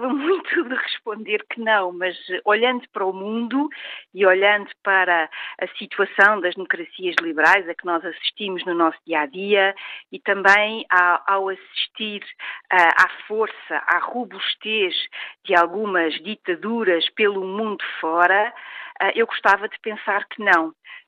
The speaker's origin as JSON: {"language": "Portuguese", "country": "Portugal", "said": "a nossa história enquanto portugueses implica uma ditadura terrível que tivemos no século XX"}